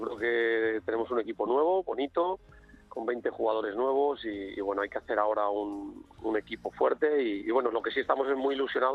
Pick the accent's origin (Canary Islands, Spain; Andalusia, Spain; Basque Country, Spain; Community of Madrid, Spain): Community of Madrid, Spain; Parla; Que el Parla es el equipo de mi ciudad, de mi pueblo